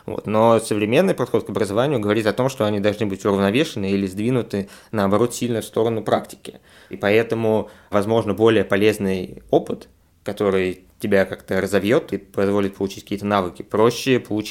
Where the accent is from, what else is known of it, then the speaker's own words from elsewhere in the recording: Moscow, Russia; мне повезло в том плане, что я родился и вырос в Москве